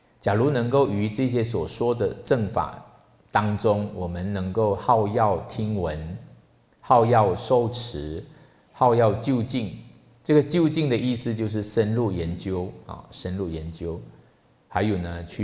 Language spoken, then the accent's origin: Chinese; Sabah, Malaysia; moved away as an adult; also born or lived in Kuala Lumpur; 那我出生的地方是在东马沙巴这边，婆罗洲这边